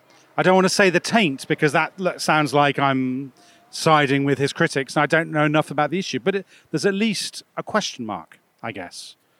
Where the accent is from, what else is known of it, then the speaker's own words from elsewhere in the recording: United Kingdom; But thank God we're British.